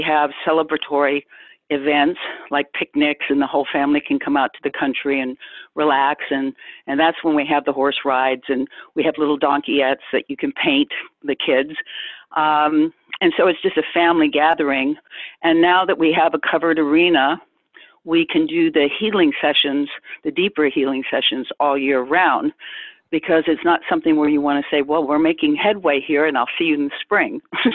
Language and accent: English; England, United Kingdom; now in Nashville, United States; I'm an English girl, so we call it a farm, not a ranch.